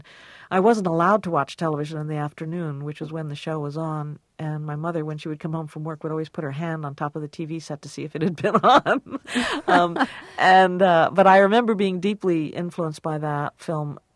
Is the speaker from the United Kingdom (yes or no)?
no; Aruba; also born or lived in Algeria; And I was born in Algeria but evacuated from there immediately when the North African invasion took place. So we landed on the island of Aruba where there was an oil refinery, and I grew up there